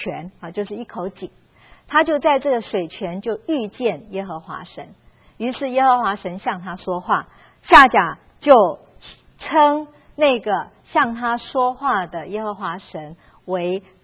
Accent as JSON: {"language": "Chinese", "country": "China", "said": "好像我们知道我们中国人也是一样，死了以后要希望能葬在自己的家乡"}